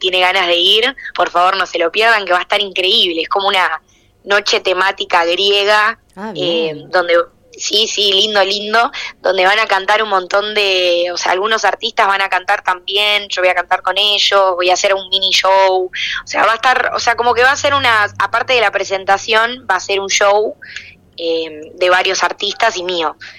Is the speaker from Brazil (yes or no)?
yes; Arraial d'Ajuda, Bahia, Brazil; Spanish is a second language; en Arraial de Ayuda lo hice, o sea, donde yo nací, lo hice ahí en un lugar y la gente toda que me vio crecer